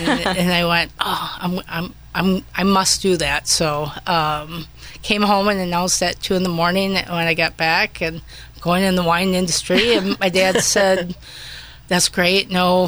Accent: La Crosse, Wisconsin, United States; it's a little similar to where I grew up in La Crosse

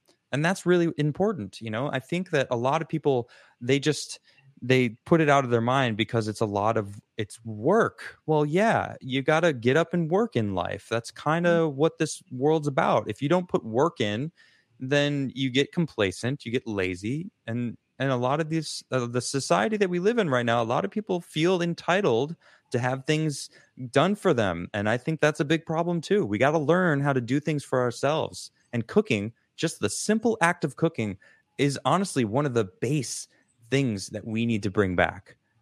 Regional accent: United States; I think I'm using the term we, because, you know, I'm an American. I live in this society

